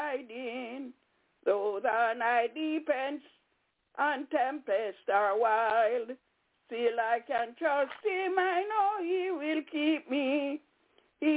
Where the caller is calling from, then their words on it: Albany, New York, United States; I'm calling from Albany, New York.